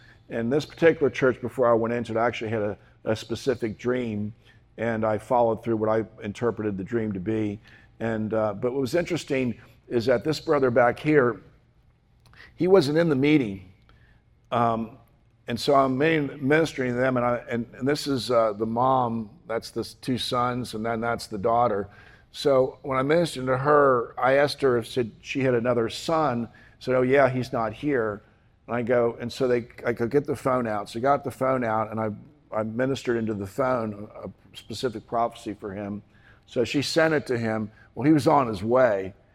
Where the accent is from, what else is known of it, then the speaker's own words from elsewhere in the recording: United States; I don't know what the rules are, because I'm an American, right? So I have a lot of liberty as an American